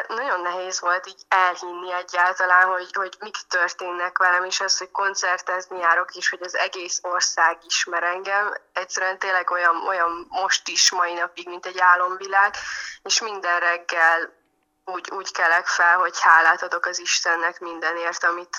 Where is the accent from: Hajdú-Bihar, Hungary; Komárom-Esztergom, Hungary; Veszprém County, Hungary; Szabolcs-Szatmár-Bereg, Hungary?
Szabolcs-Szatmár-Bereg, Hungary; now in Budapest, Hungary; én nagyon büszke vagyok arra, hogy én egy szabolcsi lány vagyok, és belül mindig is egy vidéki lány maradok. Habár itt élek Budapesten a zene miatt immár lassan 4 éve